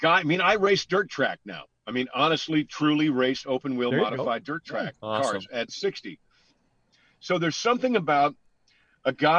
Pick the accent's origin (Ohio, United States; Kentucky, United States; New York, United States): New York, United States; now in US South; So, and I'm from New York. Okay, so I'm not this diehard Dixie guy who is fighting for his great-grandfather. I am a recovering Yankee who has been embraced by the South